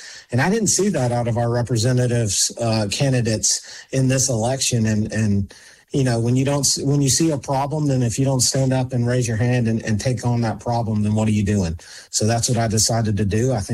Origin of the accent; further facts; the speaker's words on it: Alabama, United States; I grew up here in Baldwin County. I went to Foley High School